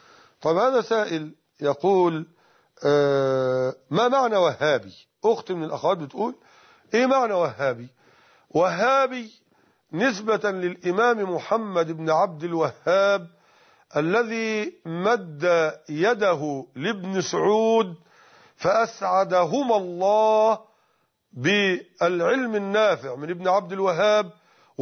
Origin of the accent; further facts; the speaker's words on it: Egypt; لا شك أن عندنا في مصر هنا حتى زي المصدر الأول للتشريع هو الشريعة